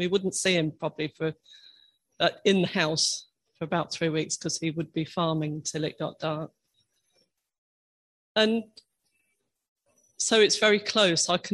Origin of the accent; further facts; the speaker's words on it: Scaldwell, East Midlands, United Kingdom; I grew up in Scaldwell, which is a little village off the main road behind Brixworth. So between the A508 and the Kettering Road. Very small village in those days. And my dad was a farm labourer.